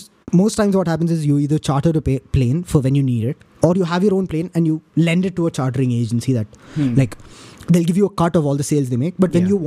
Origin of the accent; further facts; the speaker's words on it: Kerala, India; Like, bro, I'm from Kerala.